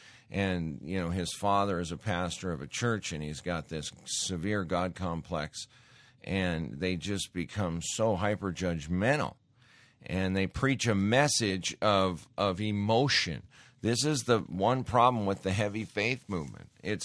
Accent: Montana, United States; Growing up in Montana, I was saying words in elementary school you would never even want to hear.

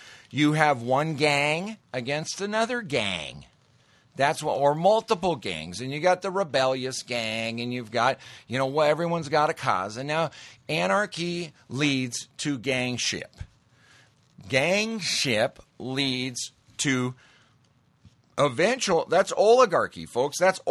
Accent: Montana, United States; It's super Hollywoodized and blown out of proportion, for sure, big time, but I grew up in Montana.

